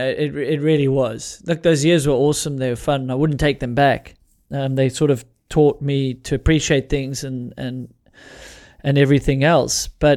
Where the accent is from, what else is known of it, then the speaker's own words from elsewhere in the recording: South Africa; And look, the challenge is, as a South African, the industry's in America, so they're going to back Americans first.